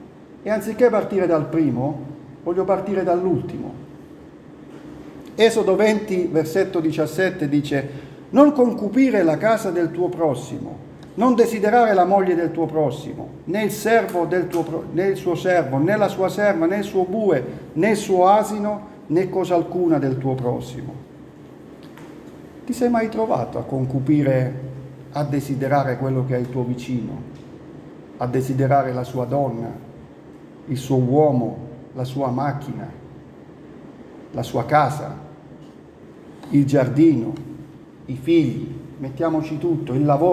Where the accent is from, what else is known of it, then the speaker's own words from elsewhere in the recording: Apulia, Italy; Io vengo dalla Puglia e le pietre di confine ci sono ancora oggi.